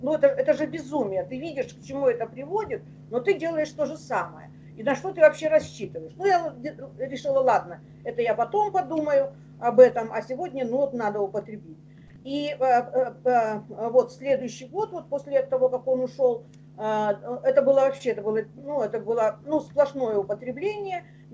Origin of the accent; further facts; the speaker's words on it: Ukraine; born there; а сама я родилась на Украине, а училась в Ленинграде